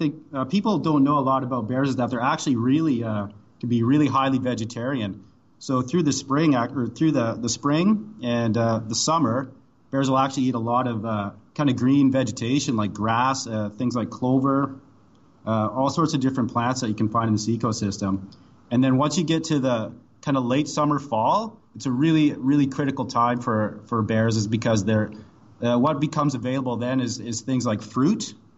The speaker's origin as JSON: {"language": "English", "country": "Canada", "lives_now": "Australia", "said": "Yeah, I came here from Canada to study my PhD here at the University of Sydney. What I was involved in back in Canada was studying grizzly bears, actually."}